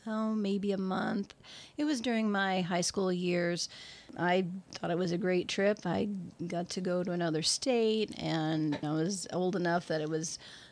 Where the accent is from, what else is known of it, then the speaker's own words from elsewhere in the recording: Indiana, United States; No, I'm actually from the Midwest, Indiana, as a matter of fact.